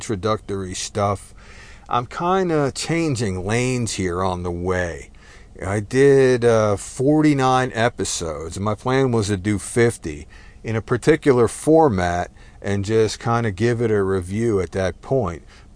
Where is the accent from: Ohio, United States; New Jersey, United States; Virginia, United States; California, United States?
New Jersey, United States; now in Texas, United States; Fair warning, I am Texan by choice, but I was raised in New Jersey.